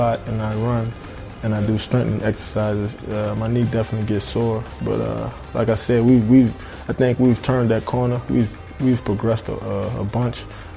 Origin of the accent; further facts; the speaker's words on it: New Orleans, Louisiana, United States; You know, I'm from New Orleans, from Louisiana, and it gets pretty hot down there too.